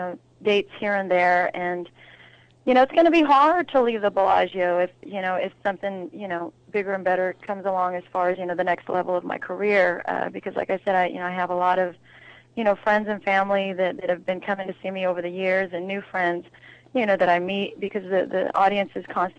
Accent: Albuquerque, New Mexico, United States; because I'm from Albuquerque, New Mexico, and you know, I'm Spanish-Mexican, and, you know, I grew up listening to a lot of Latin-flavored music

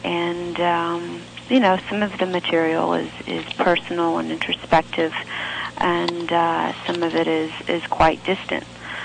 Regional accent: Atlanta, Georgia, United States; You know, I grew up in Atlanta, Georgia, and music was very important in our household.

